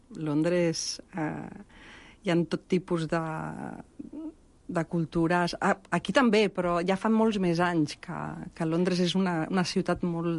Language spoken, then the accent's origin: Catalan; Barcelona, Catalonia, Spain; Jo sóc molt, molt de Barcelona, eh?